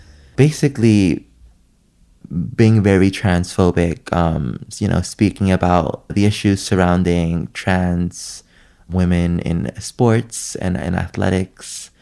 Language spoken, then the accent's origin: English; New York, United States; accent: New York; I have my New York accent. And he was not very fond of that. And he would, express physical confusion with what I said. He honestly didn't understand my dialect.